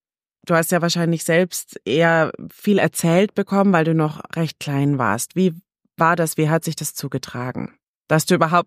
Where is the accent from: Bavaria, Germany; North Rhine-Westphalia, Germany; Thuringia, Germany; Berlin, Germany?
Bavaria, Germany; now in Mainz, Germany; ich komme aus Bayern und lebe jetzt in Mainz.